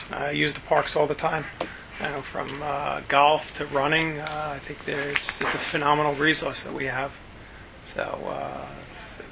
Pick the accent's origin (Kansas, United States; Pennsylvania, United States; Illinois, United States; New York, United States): New York, United States; So I grew up actually on Long Island.